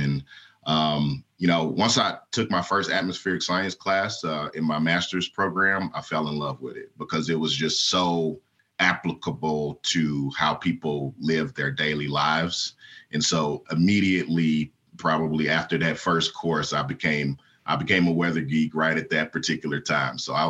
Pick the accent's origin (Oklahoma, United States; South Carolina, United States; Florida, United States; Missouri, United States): Oklahoma, United States; growing up in Oklahoma